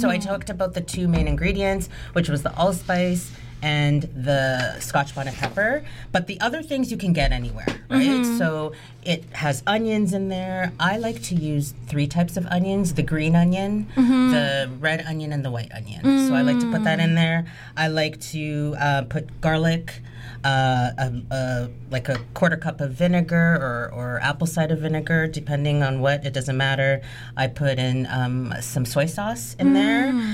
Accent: Toronto, Ontario, Canada; because I was born in Canada, I was born in Toronto. You know, my parents are Jamaican immigrants, but I was raised in this country. So I was raised with other nationalities and stuff like that.

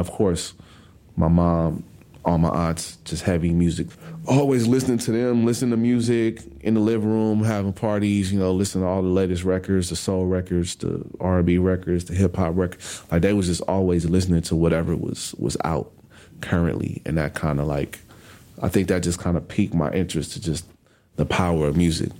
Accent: Oakland, California, United States; I remember growing up in Oakland and always coming across the bridge to the city

